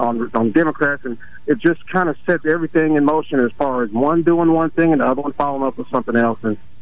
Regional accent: Texas, United States; also born or lived in Mobile; I was raised in Texas. I'm born in Mobile

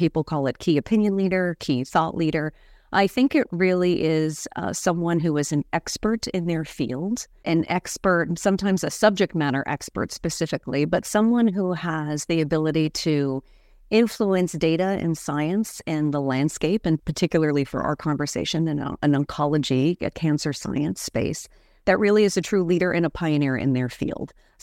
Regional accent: New Hampshire, United States; now in North Carolina, United States; But yes, I hail from New Hampshire, though I am a New England girl at roots, but I live currently now in North Carolina.

